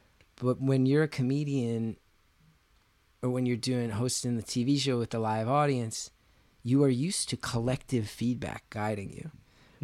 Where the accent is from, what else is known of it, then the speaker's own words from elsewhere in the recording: New Jersey, United States; When I was 19 years old, there's a magazine where I grew up in New Jersey, this underground magazine called Weird New Jersey that's all about haunted shit in New Jersey.